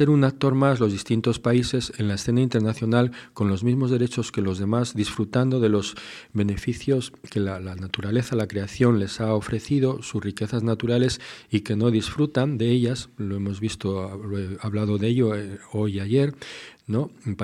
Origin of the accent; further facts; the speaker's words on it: Burgos, Castile and León, Spain; estudiar filosofía, teología en mi tierra, digamos, en mi diócesis, en Burgos.